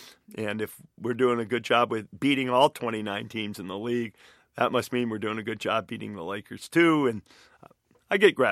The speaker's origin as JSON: {"language": "English", "town": "Detroit", "region": "Michigan", "country": "United States", "tie": "born or raised there", "also_born_or_lived": "Boston / Seattle"}